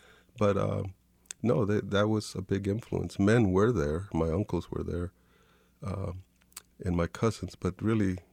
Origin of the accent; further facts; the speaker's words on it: Kansas City, Missouri, United States; when I'm gone from Kansas City, I don't miss it. I don't long for it.